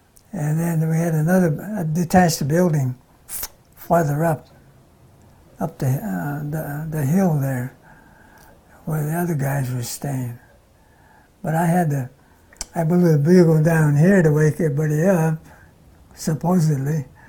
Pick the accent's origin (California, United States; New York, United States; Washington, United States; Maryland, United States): Washington, United States; Pacific City; born there; Born in Pacific City, Washington.